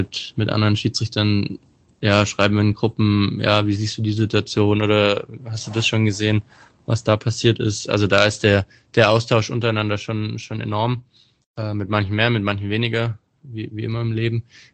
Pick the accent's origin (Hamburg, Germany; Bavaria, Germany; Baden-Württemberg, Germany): Baden-Württemberg, Germany; Bietigheim; Also ich bin ja aus Bietigheim